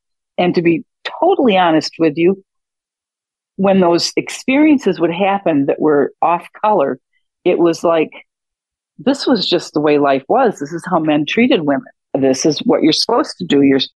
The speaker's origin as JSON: {"language": "English", "region": "Michigan", "country": "United States", "said": "Well, I came from Michigan, so so I was used to winter"}